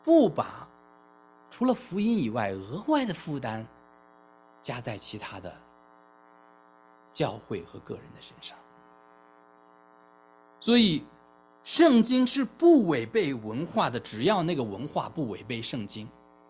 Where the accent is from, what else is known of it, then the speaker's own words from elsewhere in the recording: China; now in United States; 我刚来美国的时候还不一样，因为我们在中国大陆的时候